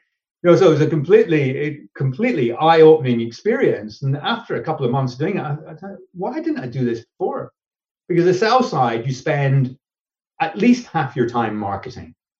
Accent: Scotland, United Kingdom; I learned that, although being Scottish, it wasn't, you know, I'd done my apprenticeship.

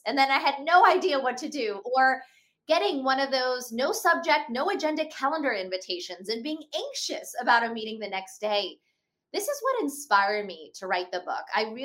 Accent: Pittsburgh, Pennsylvania, United States; first language Hindi; English is a second language; I grew up in Pittsburgh, Pennsylvania. My parents were Indian immigrants, so at home, we spoke Hindi, which meant when I got to school, I really struggled to find my voice. I had accented English.

